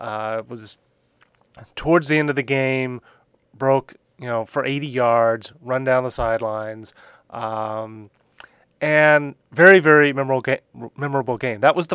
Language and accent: English; Houston, Texas, United States; I grew up in Houston, not all that far from the Astrodome.